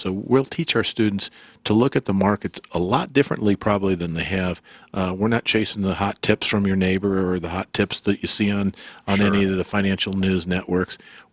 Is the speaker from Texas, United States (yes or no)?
no; Arizona, United States; moved away as an adult; I wanted to get back out west. I grew up in Arizona, so I wanted to get out west where there's a little sunnier than Chicago.